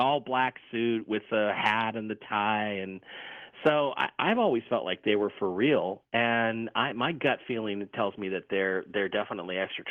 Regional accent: Seattle, Washington, United States; as I grew up in Fontley Hills in Seattle, basically, you know, looking out my window at this whole area and these two islands

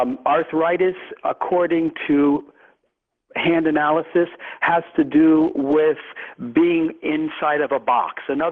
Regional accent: New York, United States; George, I'm from New York, so I'm very straightforward and direct.

